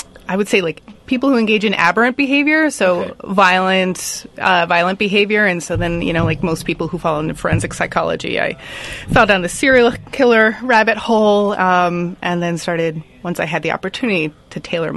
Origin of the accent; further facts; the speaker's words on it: Yardville, New Jersey, United States; I'm sorry. Yardville. I'm going to keep doing that in New Jersey, in Hamilton.